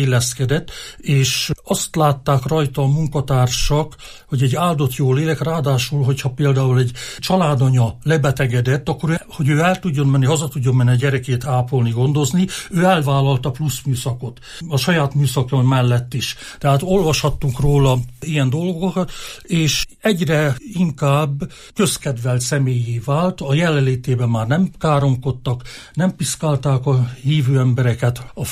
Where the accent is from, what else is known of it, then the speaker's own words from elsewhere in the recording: Mezőkövesd, Borsod-Abaúj-Zemplén, Hungary; én ugye mezőkövesdi vagyok születésileg, és ott nevelkedtem, és nagyon erősen éltek a jezsuita hagyományok, mert a Jézus Szíve templomban a jezsuiták vezették.